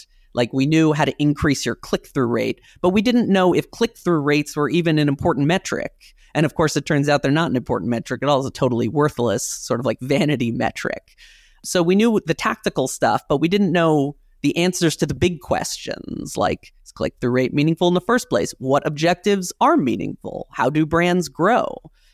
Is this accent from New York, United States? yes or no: yes; New York City, New York, United States; because I'm from New York City and I've never seen a garden or a lawn.